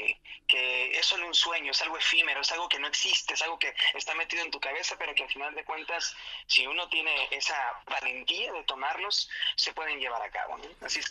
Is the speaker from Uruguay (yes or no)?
no; Morelia, Michoacán, Mexico; Soy originario de Morelia, Michoacán